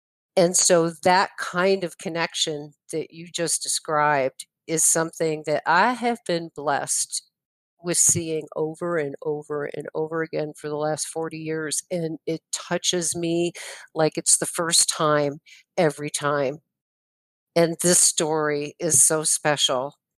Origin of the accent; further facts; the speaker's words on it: New York, United States; I don't think I ever remember it being that hot at this time of year when I grew up in Western New York